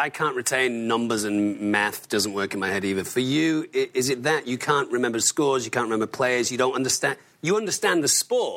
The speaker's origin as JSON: {"language": "English", "town": "Manchester", "region": "North West England", "country": "United Kingdom", "said": "And I mean, I'm from Manchester."}